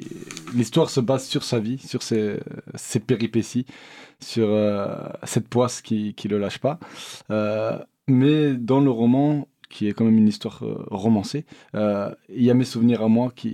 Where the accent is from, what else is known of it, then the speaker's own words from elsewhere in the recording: Montpellier, Occitanie, France; Moi je viens de La Paillade, d'un quartier populaire